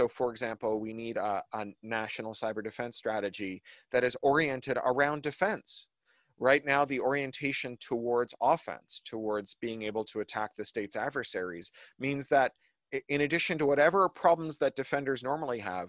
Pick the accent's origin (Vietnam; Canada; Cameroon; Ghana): Canada; now in United States; As a Canadian living in the US, I don't get a vote.